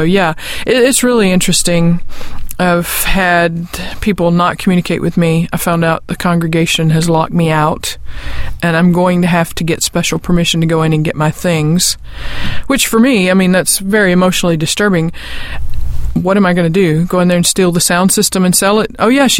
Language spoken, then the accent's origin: English; the South, United States; I'm from the South, and I think that builds in a little conservatism.